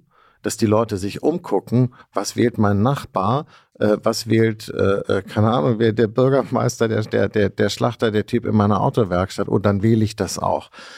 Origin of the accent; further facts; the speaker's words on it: Germany; Ich bin Deutscher